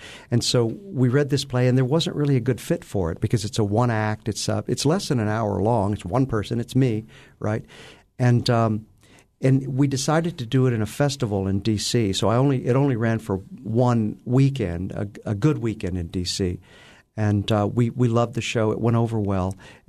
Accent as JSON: {"language": "English", "region": "the South", "country": "United States", "tie": "born or raised there", "said": "I grew up in the South, and there were guns in the closet of my bedroom when I was, you know, a kid."}